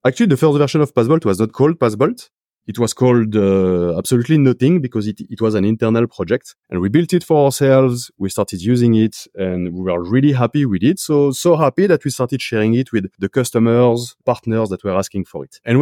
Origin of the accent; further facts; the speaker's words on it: France; Because I'm French, you probably figured it out from my accent.